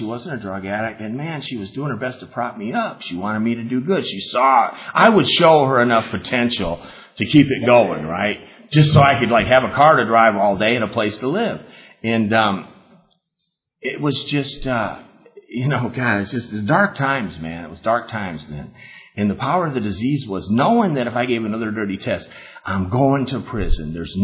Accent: United States; hey, dude, you're Indian? Well, hell yeah, I'm Indian.

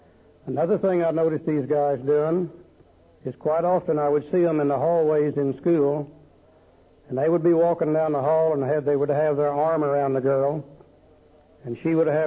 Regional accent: Tulsa, Oklahoma, United States; In fact, I was born and raised over here in Tulsa, Oklahoma.

